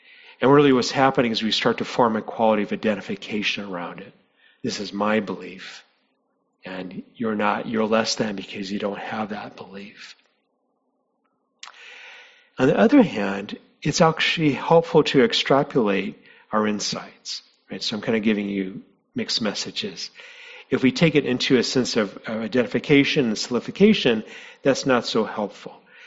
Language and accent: English; New Mexico, United States; So, growing up, I grew up in New Mexico.